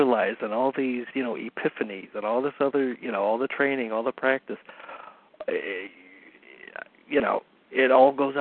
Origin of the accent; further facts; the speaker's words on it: St. Louis, Missouri, United States; from St. Louis